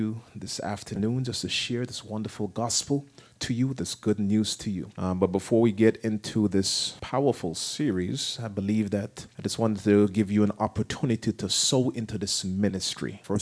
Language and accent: English; New Jersey, United States; also born or lived in Jamaica; You know, I'm from Jamaica, but I grew up in New Jersey. I have quite a few brothers and sisters.